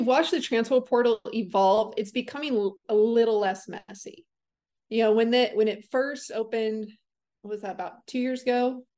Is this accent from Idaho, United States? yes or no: yes; Boise, Idaho, United States; I grew up in Boise, Idaho. So I followed TCU from afar growing up, big Boise State fan.